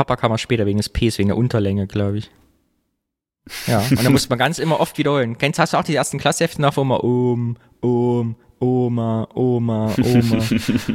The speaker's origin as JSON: {"language": "German", "region": "Thuringia", "country": "Germany", "said": "Ich war letztens in Thüringen, wieder da war hier am Stausee, da wo ich herkomme, Kyffhäuser"}